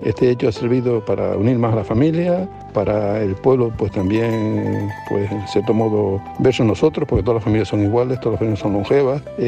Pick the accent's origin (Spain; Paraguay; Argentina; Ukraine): Spain; Canary Islands; Somos canarios, realmente tenemos un gran componente todavía de la zona indígena, vivimos en una zona que se llama Dorama y realmente pues eso era un gran bosque que con el tiempo se convirtió en una zona agraria.